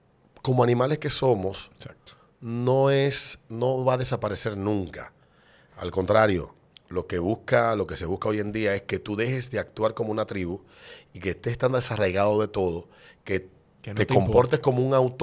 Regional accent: Dominican Republic; yo no puedo negar, ni puedo decir, no, me da vergüenza ser dominicano. Yo no soy de ningún lado, yo soy dominicano.

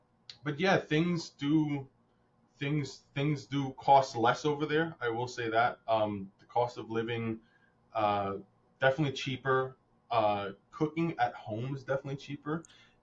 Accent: New York, United States; there's no way that's possible because I'm from New York.

